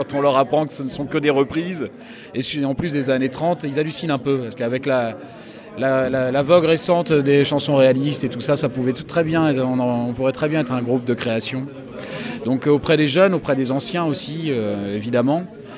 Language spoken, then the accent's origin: French; Caen, Normandy, France; On vient de Normandie, de Caen plus précisément.